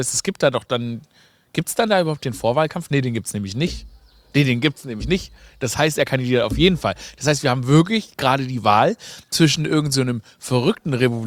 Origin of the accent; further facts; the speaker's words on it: Stuttgart, Baden-Württemberg, Germany; Ich komme ja aus Stuttgart, gell?